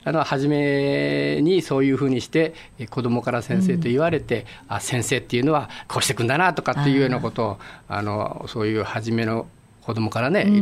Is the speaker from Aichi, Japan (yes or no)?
yes; Seto, Aichi, Japan; 瀬戸で、生まれ育って瀬戸で小学校の先生を37年間やらせていただきました。